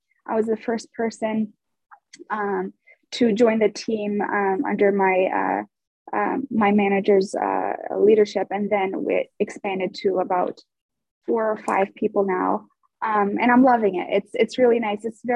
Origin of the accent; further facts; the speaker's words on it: Spokane, Washington, United States; So a little bit about me. I grew up in Spokane, Washington. I did my undergrad at Eastern Washington University in biology pre-med.